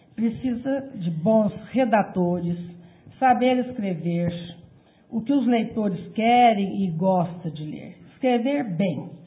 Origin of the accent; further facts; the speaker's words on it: Guaxupé, Minas Gerais, Brazil; Eu sou daqui, nasci em Guaxupé, fui criada aqui, aqui sempre trabalhei até aposentar.